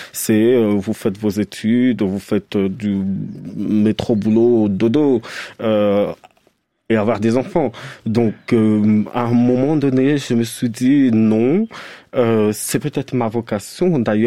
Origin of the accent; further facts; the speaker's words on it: Cameroon; Moi, je suis né au Cameroun, donc j'ai grandi dans une famille à peu près, en fait, des parents culturellement éduqués, instruits et tout